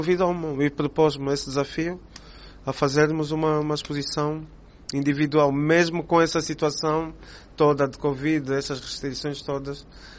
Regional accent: Luanda, Angola; Eu cresci quase toda a minha vida, tirando uns anos ou os outros que me afastei, mas cresci sempre na Baixa de Luanda e cresci com essa freneticidade da cidade, tu sabes, o barulho.

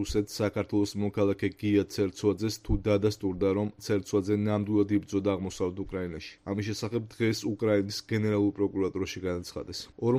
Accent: Sukhumi, Abkhazia, Georgia; რადგან მე თვითონ სოხუმიდან ვარ

